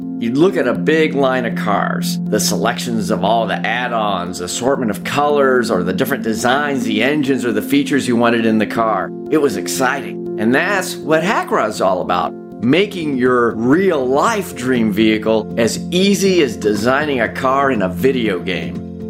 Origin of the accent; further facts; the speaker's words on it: Midwest, United States; And like any little boy growing up in the Midwest, I played with cars.